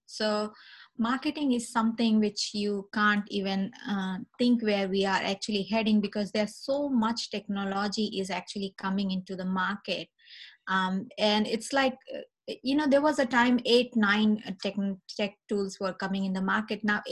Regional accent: India; like I'm from India, India is like most people live in the village

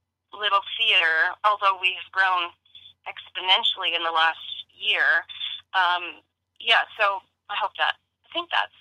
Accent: Canada; I'm Canadian and grew up in Canada

